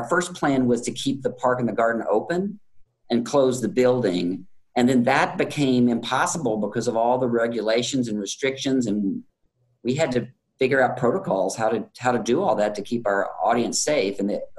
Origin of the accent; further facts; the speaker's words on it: Houston, Texas, United States; unlike my hometown of Houston, you know, which I'm talking to my family all the time.